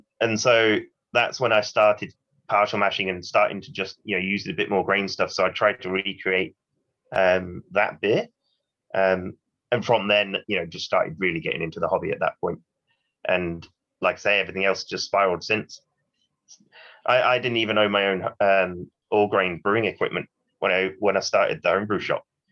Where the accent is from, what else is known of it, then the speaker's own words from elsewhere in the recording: England, United Kingdom; being an English boy, I grew up, you know, sort of drinking pretty shit lagers and cider in the mainstream bars at the cricket club